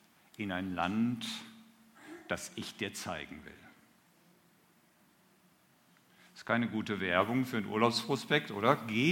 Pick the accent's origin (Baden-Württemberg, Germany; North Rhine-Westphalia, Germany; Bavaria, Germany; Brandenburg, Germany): North Rhine-Westphalia, Germany; Kamp-Lintfort; Das lag ziemlich nahe an unserer alten Heimat. Wir kommen aus Camp Lindfort.